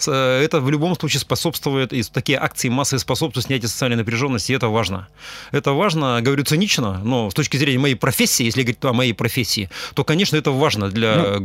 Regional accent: Gainy, Perm Krai, Russia; в свои родные Гайны. Я же парень из Гайнского района

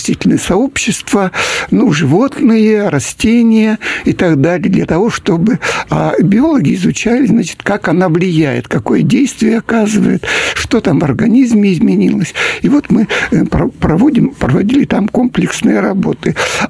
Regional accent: Syktyvkar, Komi Republic, Russia; Я родился в Коми-ССР, вот, в городе Сыктывкаре. Там же, значит, закончил школу

